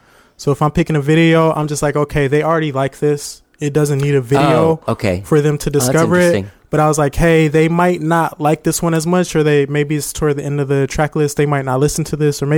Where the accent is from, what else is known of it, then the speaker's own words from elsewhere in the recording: Fort Stewart, Georgia, United States; born there; also born or lived in St. Louis; now in San Antonio, United States; So born in Fort Stewart, Georgia, then moved to St. Louis. That's where my father was from. We lived in St. Louis for a while.